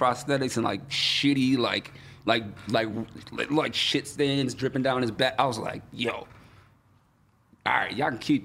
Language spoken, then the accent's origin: English; Syracuse, New York, United States; Like, growing up in Syracuse, we go to hardcore shows all the time.